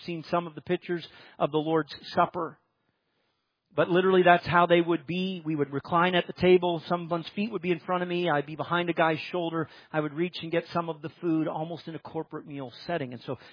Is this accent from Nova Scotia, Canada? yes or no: yes; Nova Scotia, Canada; Our little church growing up in Nova Scotia